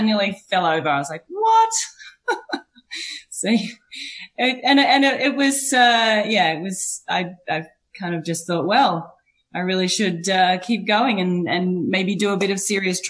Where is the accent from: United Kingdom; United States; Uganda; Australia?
Australia; Sydney, New South Wales; I am Australian. I was born in Australia, grew up in Sydney, lived in Western Australia. I've lived in Melbourne. My husband and I, since we've been married, we've lived in Canada, Germany, the US, England